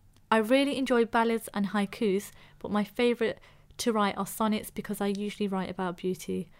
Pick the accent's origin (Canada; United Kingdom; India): United Kingdom; London; I was very lucky in that I came from London. So when I was younger, there was a lot of different types of art and poetry.